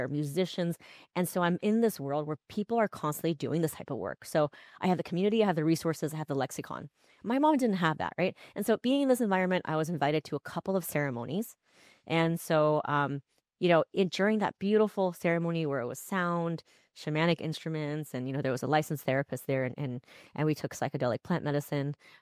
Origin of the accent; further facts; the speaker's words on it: United States; And also the fact that she grew up in communist China without running water or electricity, and I'm fully American.